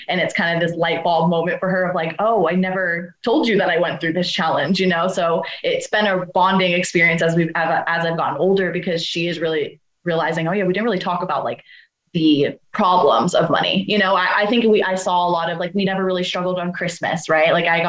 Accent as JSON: {"language": "English", "town": "Henderson", "region": "Nevada", "country": "United States", "tie": "born or raised there", "said": "So growing up in Henderson, that definitely, I felt that intensely."}